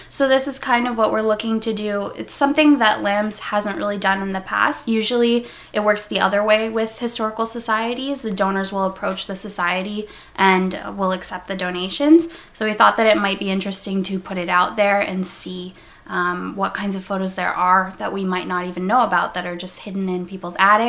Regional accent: Ogden, Quebec, Canada; now in Lennoxville, Canada; I grew up near Stanston in Ogden, and I've lived in Lennoxville for the past 5 years.

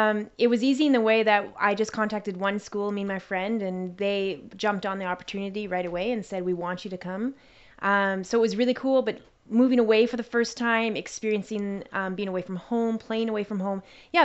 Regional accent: Winnipeg, Manitoba, Canada; Okay, I grew up in Winnipeg, Manitoba, and I loved every single sport.

